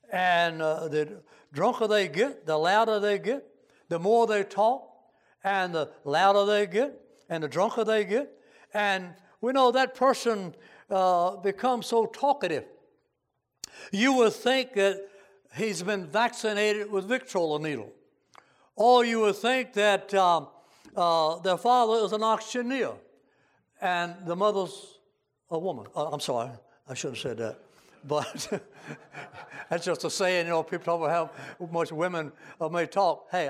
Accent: Virginia, United States; I was raised in Nelson County, the second moonshine capital of the world, I guess.

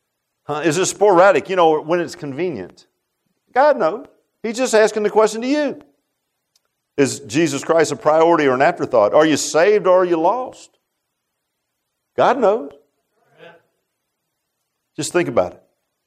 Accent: Virginia Beach, Virginia, United States; I grew up in Virginia Beach

